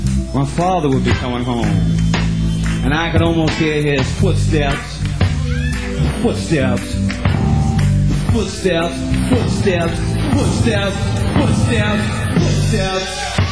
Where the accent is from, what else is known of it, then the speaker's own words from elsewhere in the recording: Brooklyn, New York, United States; I come from Sheepshead Bay, Brooklyn, you know. New York City, East Coast. Board of Education School System, Public School 254, you know what I mean?